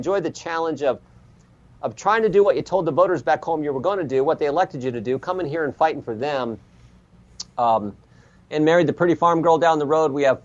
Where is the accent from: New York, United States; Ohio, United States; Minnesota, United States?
Ohio, United States; And even though I'm from Ohio and I should be a Browns or Bengals fan, because I grew up in the 70s